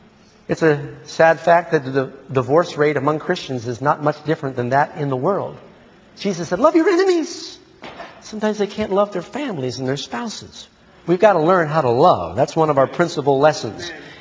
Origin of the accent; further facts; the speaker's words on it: New York City, New York, United States; And I said, I grew up in New York City. You know, everybody always had a game.